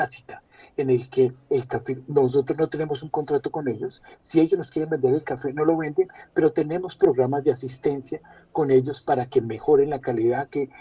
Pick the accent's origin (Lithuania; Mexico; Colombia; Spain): Colombia; como todo colombiano quería comerme el mundo.